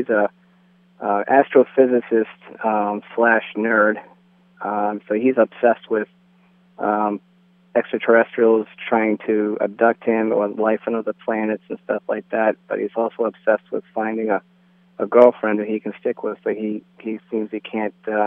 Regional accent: Attleboro, Massachusetts, United States; Well, I'm an Attleboro native. I grew up in Attleboro, and I went to Bishop Feehan High School and some of the other schools, elementary.

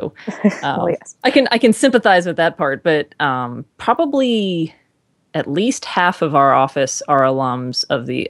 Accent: Virginia, United States; So I grew up in Northern Virginia, like 90% of William and Mary's

